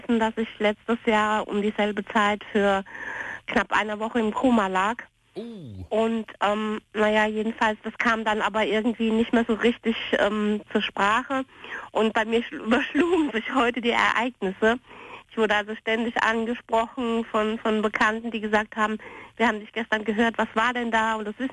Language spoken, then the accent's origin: German; Hesse, Germany; Das ist, ich bin eigentlich aus Hessen.